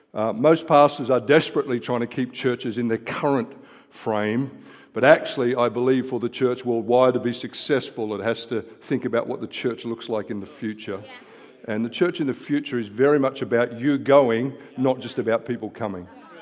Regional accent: Australia; That's even hard to say as an Australian, let alone as an English person, trust me.

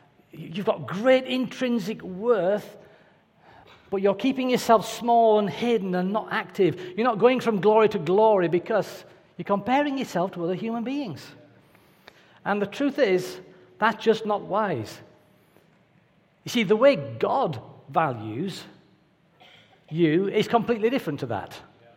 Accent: United Kingdom; too many of us, maybe because we're British

